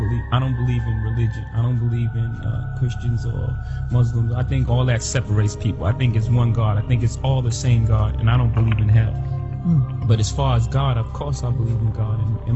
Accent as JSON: {"language": "English", "region": "New York", "country": "United States", "said": "I can't even get in a golf club in Palm Springs. I'm from Marcy Projects."}